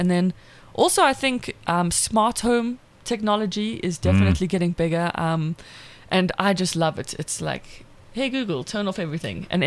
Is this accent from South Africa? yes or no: yes; South Africa; accent: South African; apparently, that the South African accent is like the number one most liked accent in the world